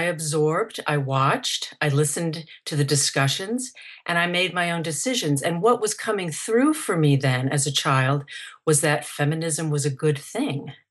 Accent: Atlanta, Georgia, United States; My mother and I moved to Georgia in the early 70s, and I went to high school there. And I loved growing up in Atlanta. I lived in Little Five Points

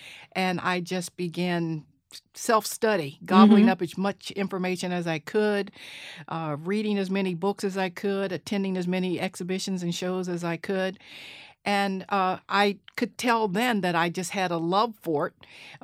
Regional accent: West Virginia, United States; I grew up in West Virginia. That was home.

